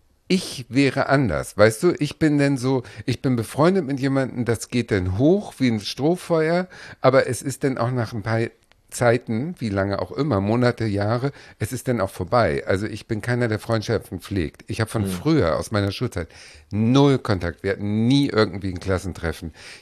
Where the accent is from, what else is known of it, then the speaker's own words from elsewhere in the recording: Hamburg, Germany; ich bin Hamburgerin.